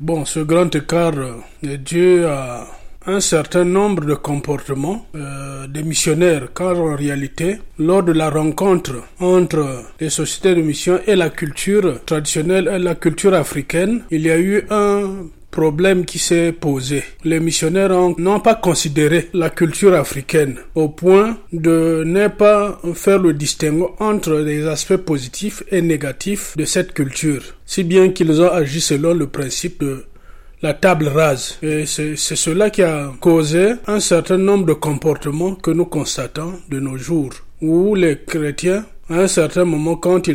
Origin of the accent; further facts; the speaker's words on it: Republic of the Congo; Je viens de la République du Congo, Congo-Brazzaville.